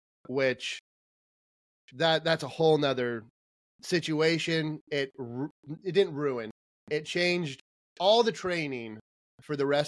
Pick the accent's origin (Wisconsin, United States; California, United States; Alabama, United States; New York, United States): California, United States; Sacramento; I'll just run a marathon in my hometown, Sacramento.